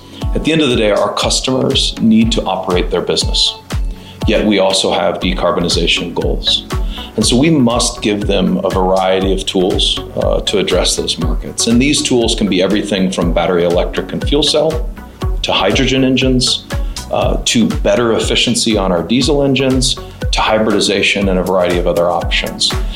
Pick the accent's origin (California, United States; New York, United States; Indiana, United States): Indiana, United States; Columbus; I'm actually from Columbus, Indiana, which is the town, small town of our global headquarters.